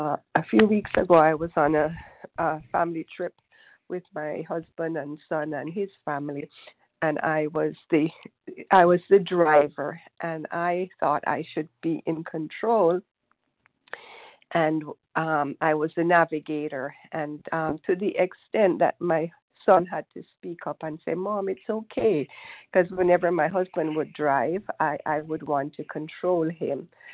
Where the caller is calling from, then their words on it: Toronto, Ontario, Canada; from Toronto, Canada.